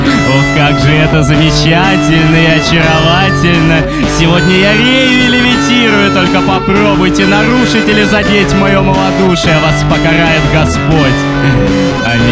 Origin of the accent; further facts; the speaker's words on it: Saint Petersburg, Russia; Мы, собственно, из Питера оба.